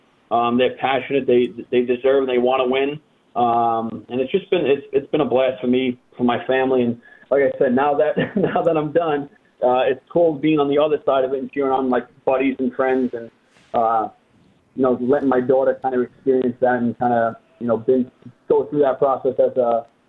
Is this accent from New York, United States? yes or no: yes; New York City, New York, United States; You know, growing up in New York, and I was always a Rangers fan, so getting to play for New York was a special thing.